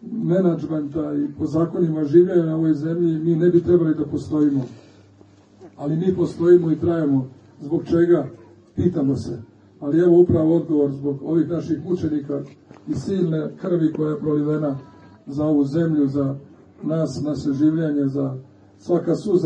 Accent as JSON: {"language": "Serbian", "town": "Novi Sad", "region": "Vojvodina", "country": "Serbia", "said": "da dolazimo iz Novog Sada, mi iz Bačke"}